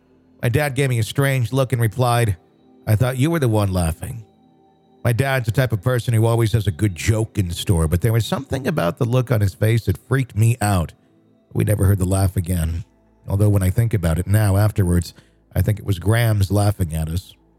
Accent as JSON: {"language": "English", "country": "Sweden", "said": "I'm from Sweden."}